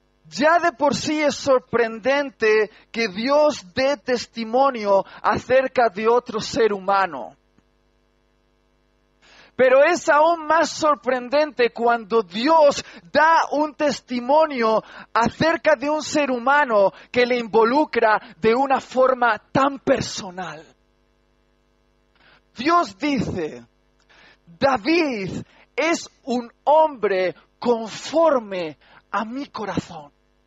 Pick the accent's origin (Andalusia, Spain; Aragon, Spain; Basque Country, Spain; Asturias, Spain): Basque Country, Spain; Soy un tipo muy cariñoso, soy vasco. Algunos dicen que somos duros e insensibles, pero yo soy un vasco de chocolate.